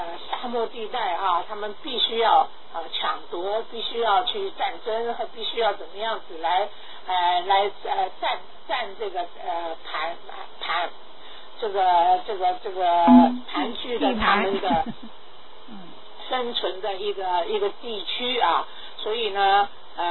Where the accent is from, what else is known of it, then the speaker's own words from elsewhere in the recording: South China, China; 那么这个的确是我们南方，我们中国人呢，比较爱好和平的原因